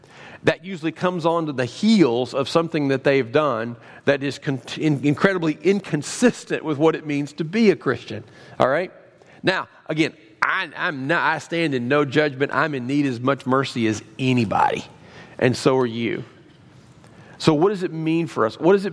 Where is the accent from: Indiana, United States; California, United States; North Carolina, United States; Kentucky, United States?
Kentucky, United States; there's a story that I grew up with in Kentucky of a woman who had 15 kids.